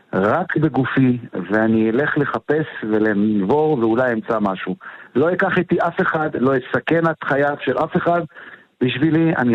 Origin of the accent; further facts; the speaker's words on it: Kiryat Shmona, Northern District, Israel; now in Metula, Israel; אני הגעתי מקריית שמונה, אני יליד 68, ואני יודע מה זה קטיושות